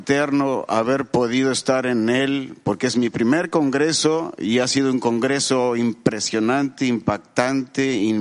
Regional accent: Peru

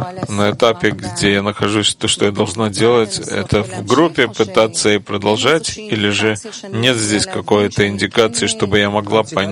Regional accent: Jerusalem, Jerusalem District, Israel; я из Иерусалима

